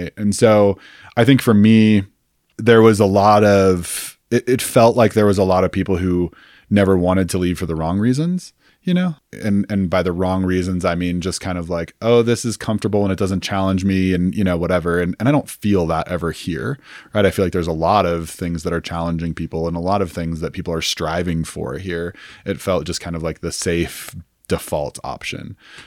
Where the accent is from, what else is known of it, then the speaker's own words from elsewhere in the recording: Boulder, Colorado, United States; When people who were growing up in Boulder in the 70s, right? Like, or 80s, you know, were experiencing. And so it was changing. But I think about it from the perspective of, I certainly appreciate growing up in a place where there was one high school.